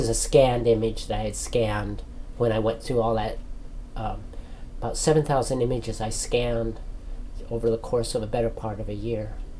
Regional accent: Auburn, United States; And I grew up in Auburn, where the railroads would come through there.

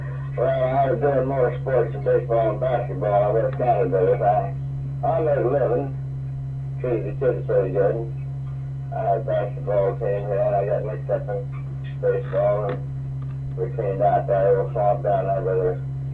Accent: Albuquerque, New Mexico, United States; born there; moved away as an adult; now in Fairbanks, United States; I was born in 1885 in Albuquerque, New Mexico.

